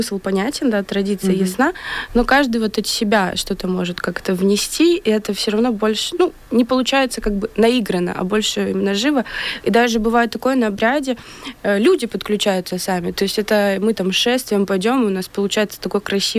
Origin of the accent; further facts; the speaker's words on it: Belarus; сохранить нашу культуру, наши традиции непосредственно, да, почему вот именно мы белорусы